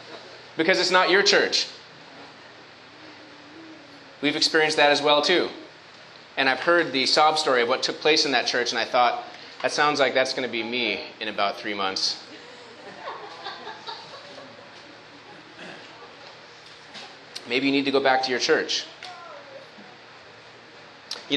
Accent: Philippines; As a third culture kid growing up in the Philippines

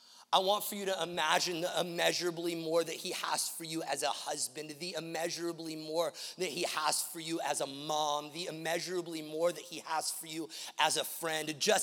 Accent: the South, United States; because we're from the South, and that girl's gonna have manners, right?

